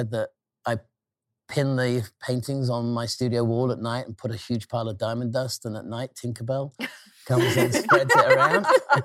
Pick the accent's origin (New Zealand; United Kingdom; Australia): United Kingdom; England; I think growing up in Northern England, there wasn't a lot of optimism. In sort of like, I was a teenager in the 70s there, but sort of growing up in the 60s, 70s